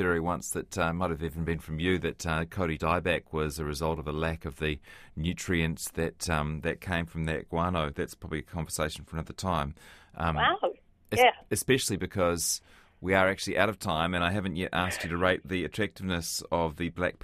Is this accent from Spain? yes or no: no; Hamilton, Waikato, New Zealand; I'm from Hamilton.